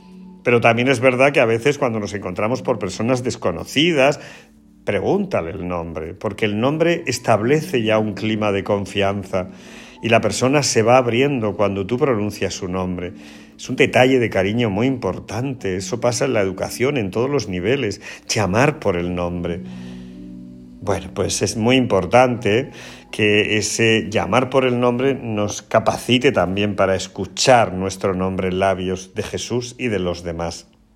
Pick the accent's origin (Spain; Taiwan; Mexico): Spain; Andújar, Andalusia; hoy tenemos una fiesta muy hermosa en mi tierra, en Jaén, en Andújar